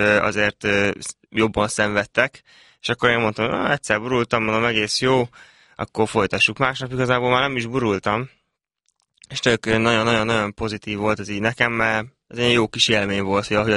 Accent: Szarvas, Békés, Hungary; also born or lived in Szentes; now in Budapest, Hungary; egész gyerekkorom óta szarvason éltem, még fel nem költöztem ugye Budapestre

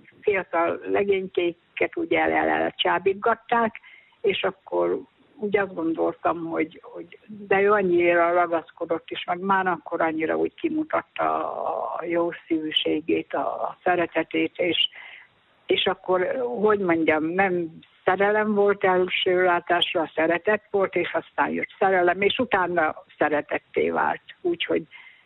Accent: Paszab, Szabolcs-Szatmár-Bereg, Hungary; born there; now in Ibrány, Hungary; én Paszabon születtem, ahol a híres világhírű paszabi szőtteseket szövik.

